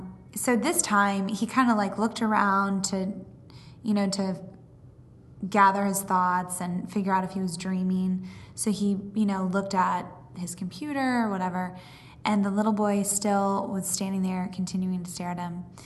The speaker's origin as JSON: {"language": "English", "region": "Ohio", "country": "United States", "said": "I'm from Ohio"}